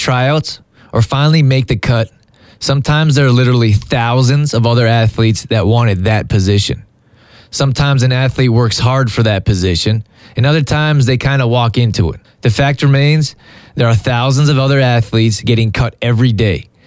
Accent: Canada; Growing up in Canada, being an all-around athlete, I had no idea about college sports.

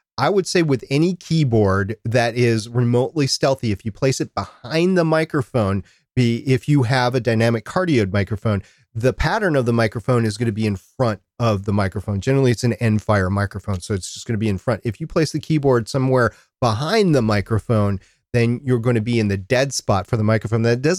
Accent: Midwest, United States; And I'm from the Midwest, so no Emery Prost East Coast minute here.

